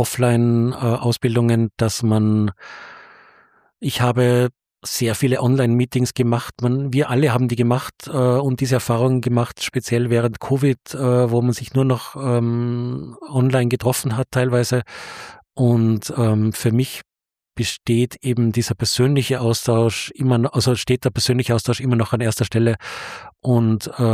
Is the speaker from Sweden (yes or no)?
no; Austria; now in Berlin, Germany; wie ich noch in Österreich war